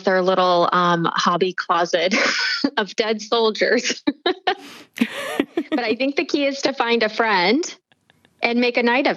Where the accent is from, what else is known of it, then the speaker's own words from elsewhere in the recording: United States; And as an American, that actually felt so novel to me because we pride ourselves in never being off.